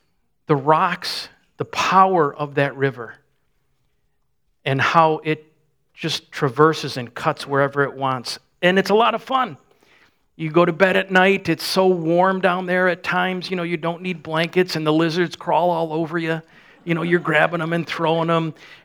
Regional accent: New York, United States; Beth and I grew up in Western New York. We've seen Niagara Falls.

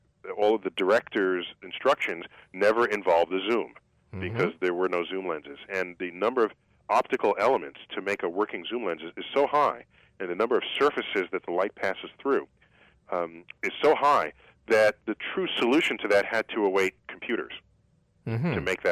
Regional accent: New York City, New York, United States; I'm a city kid. In fact, I grew up in New York City, where the night sky, like I said, is a kind of a rare commodity.

